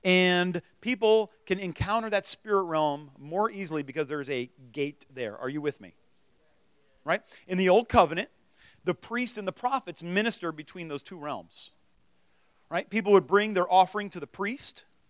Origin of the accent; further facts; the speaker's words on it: United States; There's countries I can't purchase land in because I'm an American.